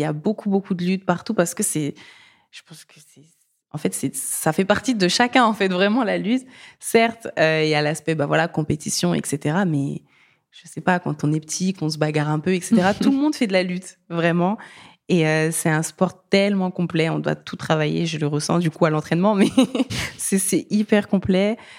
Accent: Mali; now in France; moi, je suis malienne française.

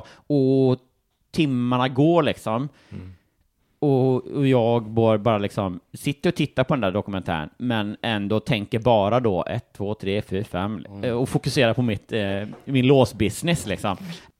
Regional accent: Småland, Sweden; jag är från Småland ändå.

